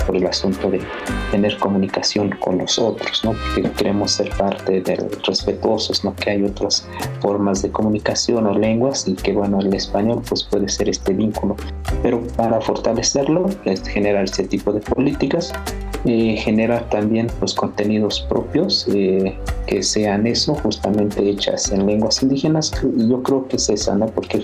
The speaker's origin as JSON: {"language": "Spanish", "region": "Oaxaca", "country": "Mexico", "first_language": "Mixe", "second_language": "Spanish", "said": "donde aprendimos primeramente a escuchar y después a hablar nuestra lengua materna, que es el ayuk."}